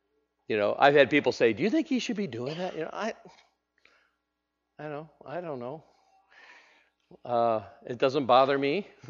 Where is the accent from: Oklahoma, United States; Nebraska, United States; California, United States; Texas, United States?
Nebraska, United States; I mean, I grew up in Nebraska. We have a little thing there called the Cornhuskers, Big Red.